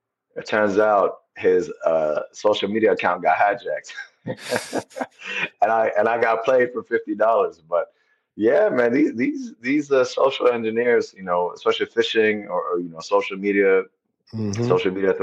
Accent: San Diego, California, United States; But yeah, I grew up in San Diego, California.

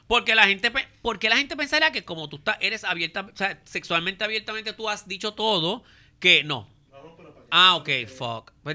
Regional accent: Río Piedras, Puerto Rico; also born or lived in France; yo soy europea, nacida en Francia, pero criada en Río Piedras.

